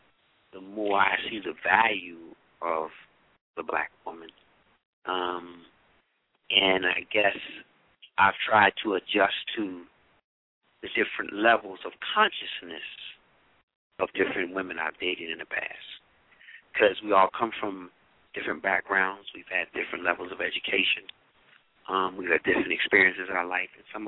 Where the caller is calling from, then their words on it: Philadelphia, Pennsylvania, United States; I'm calling from Pennsylvania, Philadelphia area.